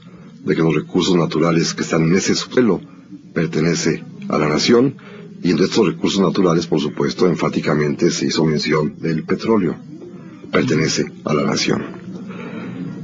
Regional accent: Mexico; ¿Por qué somos como somos los mexicanos

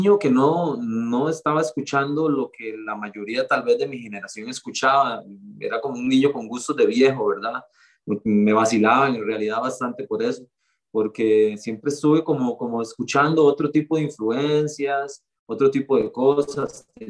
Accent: San José, Costa Rica; Yo soy de los barrios del sur, de San José.

